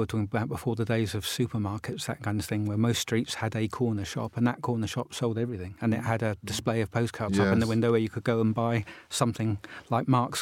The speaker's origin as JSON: {"language": "English", "town": "Portsmouth", "region": "South East England", "country": "United Kingdom", "tie": "born or raised there", "said": "I collect Portsmouth cards, my hometown, and I have between 6,000 and 7,000 of those."}